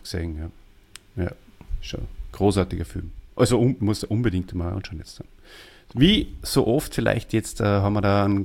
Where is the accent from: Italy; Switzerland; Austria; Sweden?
Austria; Plötzlich der Kabarett-Superstar bei uns in Österreich.